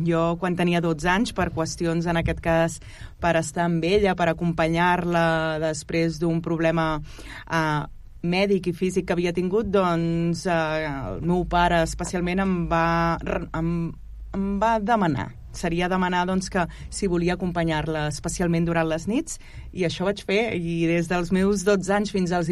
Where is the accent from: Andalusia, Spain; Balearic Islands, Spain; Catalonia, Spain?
Catalonia, Spain; Canet de Mar; perquè jo … soc de Canet de Mar, vaig néixer a Canet de Mar el 1983, no m'importa dir l'edat que tinc, que tinc ja 41 anys